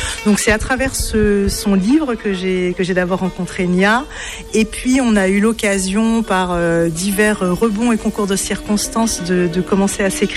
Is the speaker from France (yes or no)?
yes; France; moi je suis française, hein, je suis née en France, de nationalité française, mais effectivement d'un père français et d'une maman vietnamienne qui est née au Vietnam.